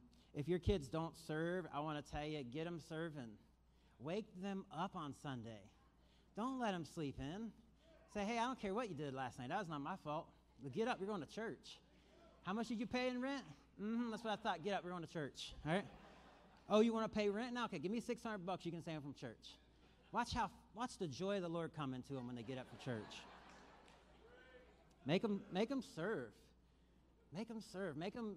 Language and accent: English; Florida, United States; I am from Florida, which is why I'm wearing the Hawaiian shirt. I actually love Florida heat, Pastor Josh.